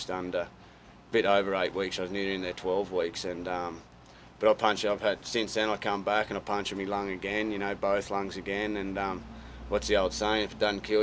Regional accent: Australia; now in United States; I'm two times PBR Australian champion, so I'm seven times Australian champion over home.

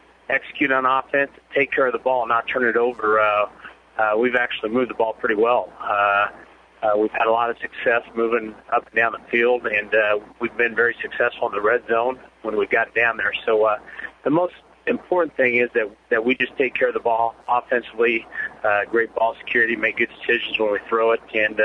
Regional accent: Holdrege, Nebraska, United States; going to be back what I call home, growing up in Holdridge and coaching there

